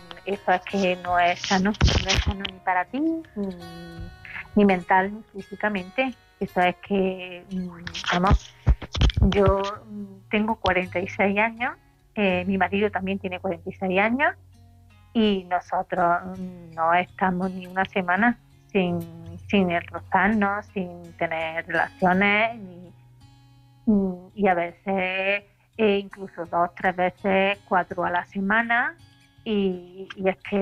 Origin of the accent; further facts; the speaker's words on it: Córdoba, Andalusia, Spain; de Córdoba